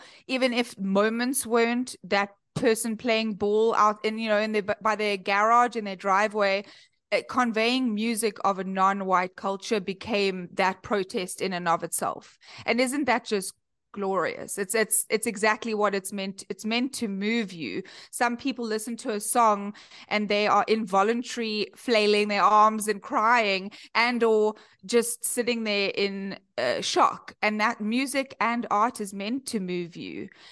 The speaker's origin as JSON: {"language": "English", "town": "Cape Town", "region": "Western Cape", "country": "South Africa", "tie": "born or raised there", "accent": "South African", "moved": "as an adult", "lives_now": "Chicago, United States", "said": "I come all the way from Cape Town, born and bred in Cape Town. And I moved to Chicago a few years ago."}